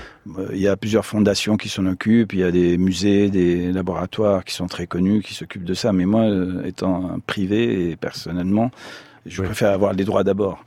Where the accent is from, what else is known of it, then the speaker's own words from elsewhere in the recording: Italy; moved away; Bon, moi, j'ai grandi en Italie, donc j'ai grandi avec tout ce film-là